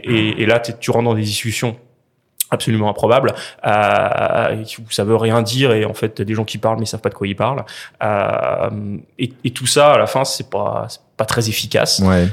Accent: France; alors moi je suis français

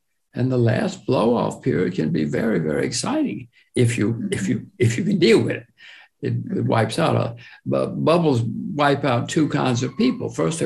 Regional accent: United States; I'm an American. My kids are Americans

